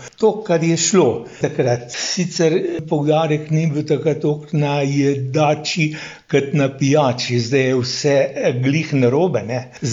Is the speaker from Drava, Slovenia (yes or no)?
no; Bloke, Littoral–Inner Carniola, Slovenia; Ja, jaz sem Bločen, ponosen sem, da sem Bločen. Včasih se pohecam, da sem z Bloškega Tibeta.